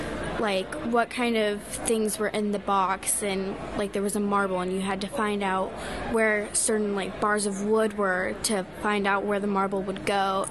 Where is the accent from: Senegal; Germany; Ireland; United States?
United States; California; I am 12 years old and I'm from California.